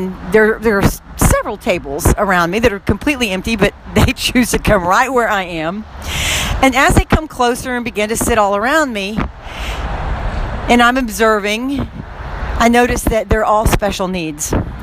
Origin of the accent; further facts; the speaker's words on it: Texas, United States; I'm a Texan, you know.